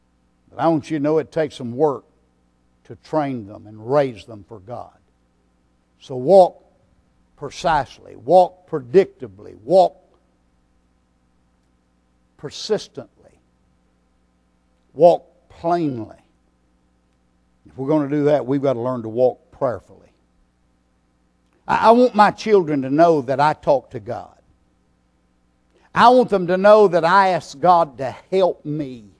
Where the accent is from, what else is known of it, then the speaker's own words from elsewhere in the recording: Texas, United States; I remember one time as a boy growing up in East Texas, there was a terrible drought.